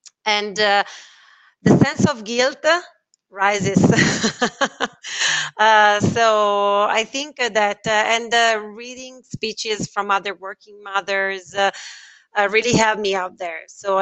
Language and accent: English; Italy; English is a second language; So, for example, I come from Italy, where we have this very traditional idea of family